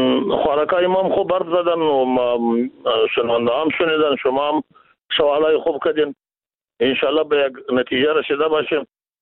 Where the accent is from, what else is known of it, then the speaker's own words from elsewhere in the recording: Afghanistan; ما و شما از افغانستان هستیم،